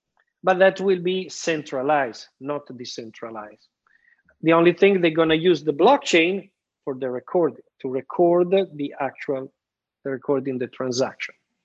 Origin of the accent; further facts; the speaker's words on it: Italy; accent: Italian; English is a second language; probably they couldn't stand my Italian accent anymore.